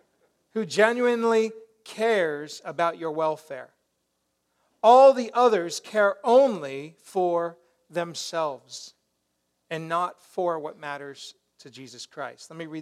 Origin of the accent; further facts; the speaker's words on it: Colorado, United States; I grew up in Colorado, a lot of snow.